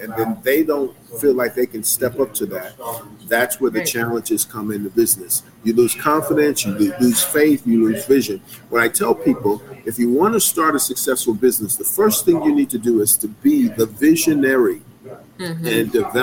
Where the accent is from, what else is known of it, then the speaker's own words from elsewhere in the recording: Brownsville, New York, United States; I'm from Brownsville. I'm from the Ville. I never ran and never will.